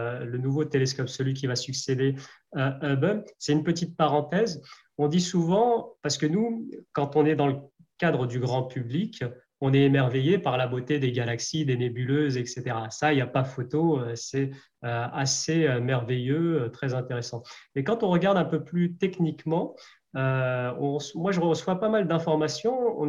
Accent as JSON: {"language": "French", "country": "France", "said": "en tant que Français et Européens"}